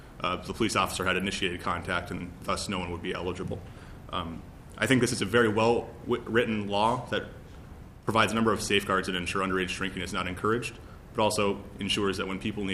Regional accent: Rochester, Minnesota, United States; I'm the student body president at the University of Minnesota Twin Cities campus. I'm originally from Rochester, Minnesota.

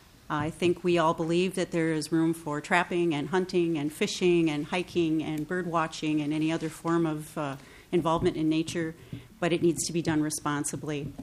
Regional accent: Coon Rapids, Minnesota, United States; I'm from Coon Rapids, Minnesota.

